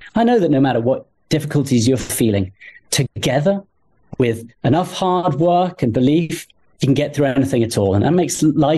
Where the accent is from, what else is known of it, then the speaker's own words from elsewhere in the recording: United States; You know, despite the accent, I'm an American, a proud American.